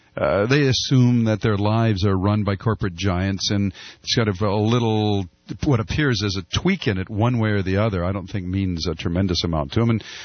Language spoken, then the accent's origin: English; Detroit, Michigan, United States; Here's Kaisha in Detroit. Kaisha, it's … … at 1-800-TALK-YES. Welcome. You're in my hometown.